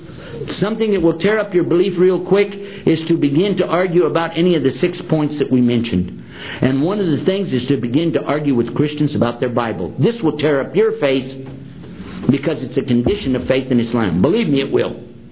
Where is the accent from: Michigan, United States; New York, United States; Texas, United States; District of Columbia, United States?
Texas, United States; Okay, well, that's because I'm from Texas. I don't speak English. I speak Texan.